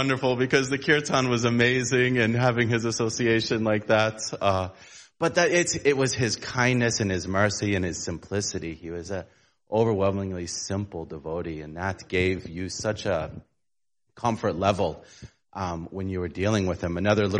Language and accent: English; New England, United States; And we're from the New England area, it's like an 8-hour trip, right?